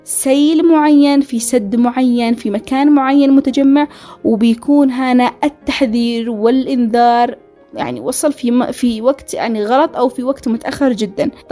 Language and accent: Arabic; Yemen; طبيعة بلدنا اليمن وخاصة المهرة وديانها الفسيحة